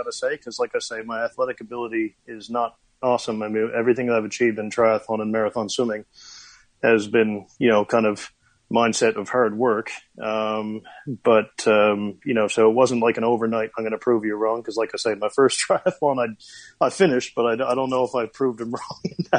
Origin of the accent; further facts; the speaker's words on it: Newfoundland and Labrador, Canada; I grew up in Newfoundland, Canada, and I've always been a very, very active little kid.